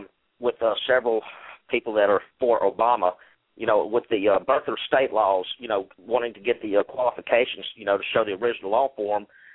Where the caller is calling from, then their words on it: Louisiana, United States; I'm calling from Louisiana